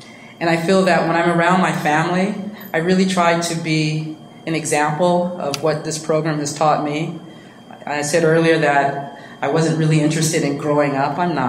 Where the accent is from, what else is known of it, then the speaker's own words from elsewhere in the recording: Los Angeles, California, United States; growing up in South Central LA, in case you guys don't know, it's a predominantly black neighborhood.